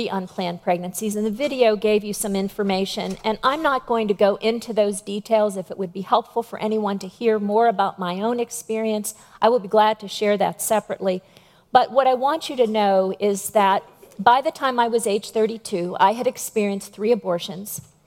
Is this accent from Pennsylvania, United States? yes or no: yes; Pittsburgh, Pennsylvania, United States; moved away as an adult; Bill and I moved here from Pittsburgh 2.5 years ago, so I hope you won't hold that against me. But what I will tell you is that we absolutely love it here. Bill returned home to Virginia, and for me, it's the first time I've ever lived anywhere but Pittsburgh.